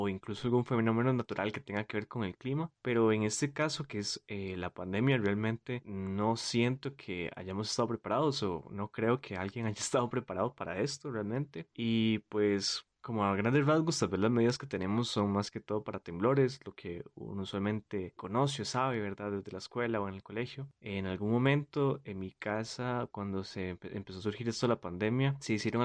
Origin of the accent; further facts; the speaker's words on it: Costa Rica; soy de Costa Rica.